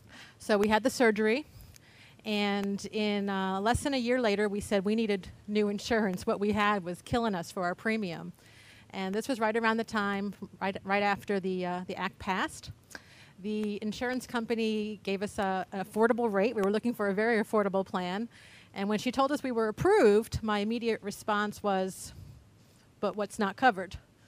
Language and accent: English; Jacksonville, Florida, United States; from Jacksonville, Florida